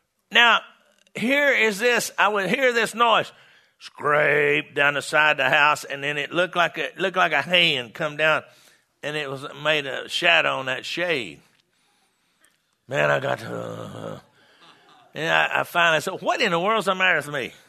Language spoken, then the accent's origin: English; Farmersville, Texas, United States; born there; My dad was pastor of Farmersville First Assembly of God Church in Farmersville, Texas. And I was born that Sunday morning, September 3rd, 1939, at 7 o'clock in the morning.